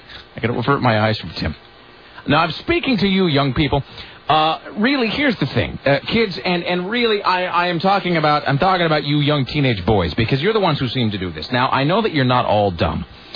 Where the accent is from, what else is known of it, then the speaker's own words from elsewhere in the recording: Washington, United States; I didn't know either because I'm not from Portland. I'm from Washington.